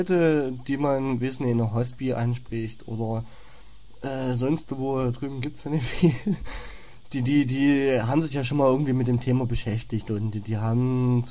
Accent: Saxony, Germany; Ich komme mal selber aus der Oberlausitz

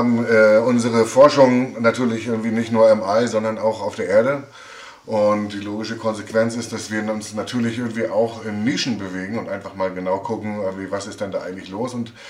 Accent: Anklam, Mecklenburg-Vorpommern, Germany; also born or lived in Mannheim; ich komme nicht aus Mannheim, ich habe nur in Mannheim 8 Jahre gewohnt, ich komme ursprünglich aus Anklam.

